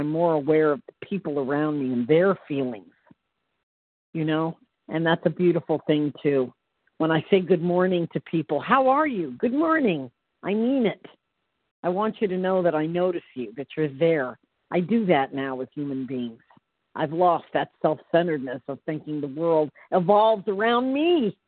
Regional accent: Florida, United States; I'm sorry, I apologize. Good morning. I'm from Central Florida.

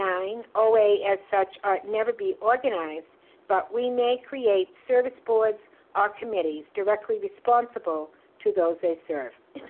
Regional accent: New Hampshire, United States; I'm from New Hampshire

